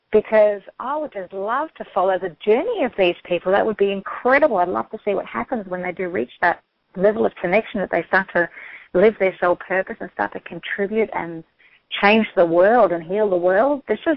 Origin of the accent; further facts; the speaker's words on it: Australia; accent: Aussie; now in United States; Yeah, because when I spell it out with my Aussie accent, no one knows what the word is anyway.